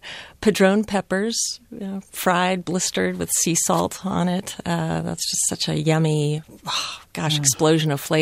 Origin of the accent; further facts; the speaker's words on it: Sebastopol, California, United States; I grew up in Sebastopol